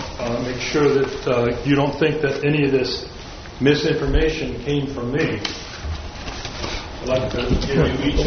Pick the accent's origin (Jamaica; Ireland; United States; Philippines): United States; Nipomo, California; I'm from Napomo.